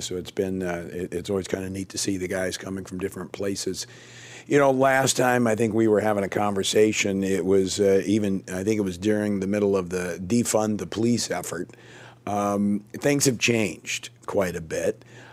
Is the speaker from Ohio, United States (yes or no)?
no; Baton Rouge, Louisiana, United States; I've even seen that in my my hometown of Baton Rouge